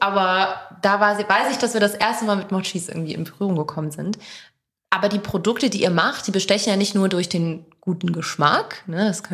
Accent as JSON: {"language": "German", "town": "Bergisch Gladbach", "region": "North Rhine-Westphalia", "country": "Germany", "said": "Ich komme aus Bergisch Gladbach."}